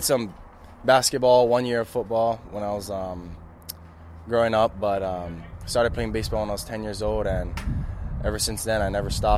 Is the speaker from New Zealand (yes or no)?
no; Hawaii, United States; Well, for regular season play, it was just teams around our island.